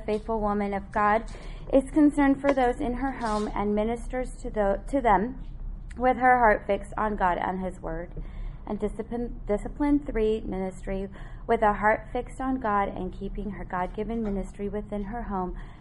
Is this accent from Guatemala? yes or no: yes; Guatemala; I was born in Guatemala. I was born in a very traditionally Hispanic home.